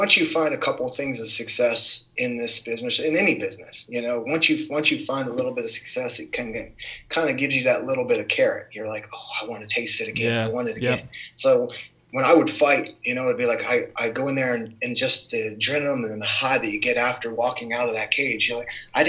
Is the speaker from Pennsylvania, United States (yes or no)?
yes; Waynesburg, Pennsylvania, United States; I grew up in Waynesburg, Pennsylvania, on a farm, 130-acre farm that was on a dirt road.